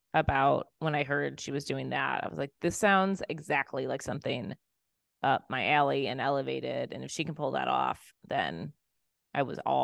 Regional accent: Midwest, United States; You know, we're from the Midwest. Steak and Shake is, you know, a thing out here

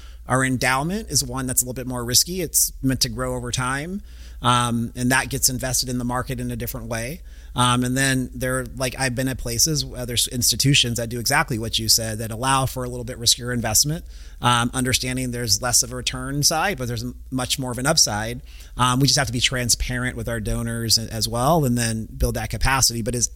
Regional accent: California, United States; I grew up in LA in Orange County.

